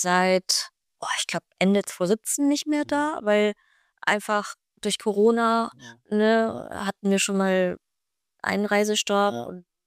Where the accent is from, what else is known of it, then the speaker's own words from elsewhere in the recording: Saxony, Germany; Ich würde schon sagen, Sachsen ist meine Heimat.